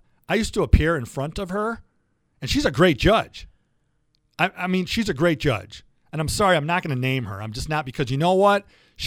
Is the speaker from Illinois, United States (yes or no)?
no; Detroit, Michigan, United States; So Metro Airport, where I'm from Metro Detroit